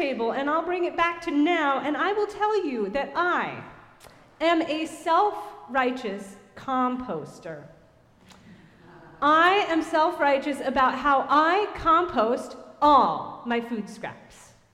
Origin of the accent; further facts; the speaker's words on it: New York City, New York, United States; I like to blame it on growing up in New York City